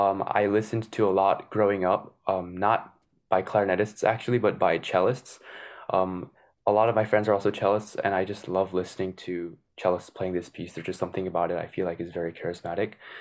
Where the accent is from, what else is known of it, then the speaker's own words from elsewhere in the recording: Hoffman Estates, Illinois, United States; Yeah, I grew up in Chicago at Hoffman Estates here.